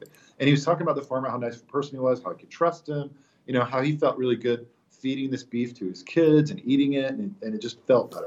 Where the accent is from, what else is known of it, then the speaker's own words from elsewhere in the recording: Texas, United States; born there; My background is I was born in Texas, so I'm happy to go back to my birth town.